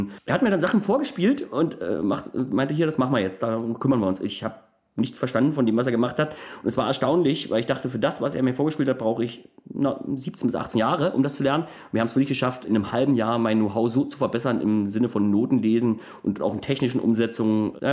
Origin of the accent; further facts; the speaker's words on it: Cottbus, Brandenburg, Germany; da wo ich herkomme, aus Cottbus komme ich ursprünglich